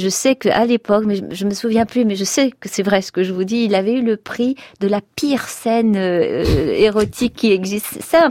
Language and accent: French; France; L'hébreu est une langue vraiment difficile pour nous, en tant que Français.